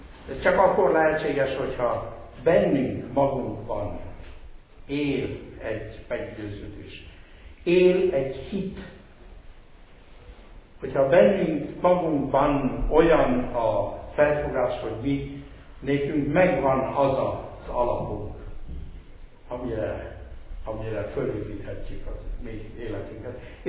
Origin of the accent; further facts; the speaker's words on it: Hungary; accent: German; hogy én magyar vagyok, a magyar kultúrának egyik embere, akit a magyar kultúra formált, akkor is, hogyha a német akcentussal beszélek.